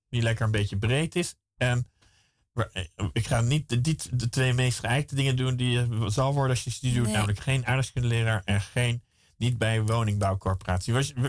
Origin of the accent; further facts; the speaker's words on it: Santpoort-Zuid, North Holland, Netherlands; net als Zandpoort, waar ik vandaan kom, zeker Zandpoort Zuid. Gewoon een vriendelijk, maar een beetje saai dorp.